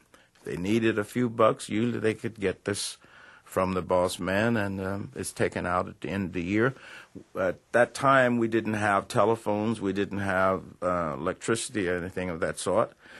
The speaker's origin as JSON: {"language": "English", "town": "Indianola", "region": "Mississippi", "country": "United States", "tie": "born or raised there", "said": "Well, before I left Indianola, my hometown, Indianola, Mississippi, I used to hear … over in Helena, Arkansas."}